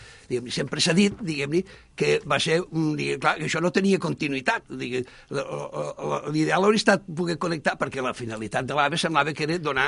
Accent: Lleida, Catalonia, Spain; que sóc lleidatà, i m'he preguntat, sóc lleidatà d'origen

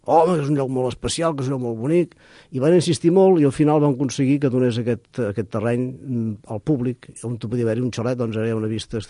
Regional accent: Palamós, Catalonia, Spain; Jo soc fill de Palamós

